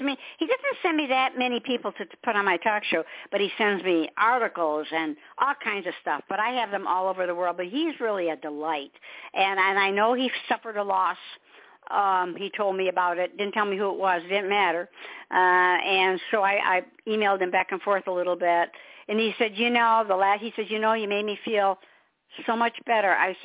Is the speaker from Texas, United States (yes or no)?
no; Michigan, United States; now in South Carolina, United States; I'm in South Carolina, so I'm not far. We're lucky. We're in the land of nice weather usually. And I came from Michigan, land of ice and snow. Never want to go back.